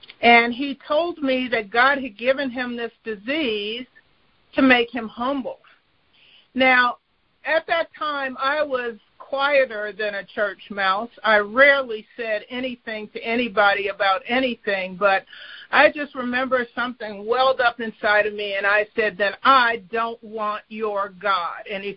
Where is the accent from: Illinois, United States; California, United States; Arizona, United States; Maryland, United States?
Illinois, United States; Chicago; I took a job in Michigan. I grew up in Chicago.